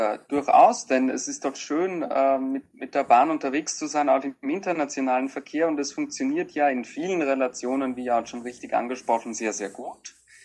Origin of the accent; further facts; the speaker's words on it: Austria; nicht nur in meinem Heimatland Österreich unterwegs bin, sondern eben auch in Deutschland und der Schweiz